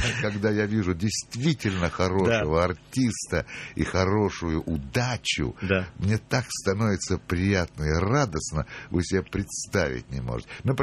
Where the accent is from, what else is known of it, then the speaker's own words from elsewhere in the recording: Moscow, Russia; also born or lived in Saint Petersburg; я москвич по рождению, по воспитанию, и школа, и студия художественного театра, и родные мои тут все лежат на Ваганькове и в Донском монастыре. Так что я москвич по сути своей. Ну и петербуржец, потому что уже больше, с 56-го года.